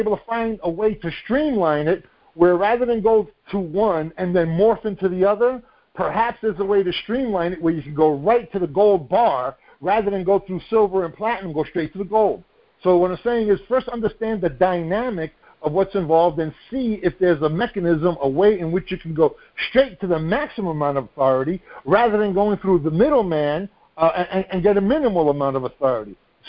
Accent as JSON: {"language": "English", "region": "New York", "country": "United States", "said": "We're both from New York. We're right at the same street."}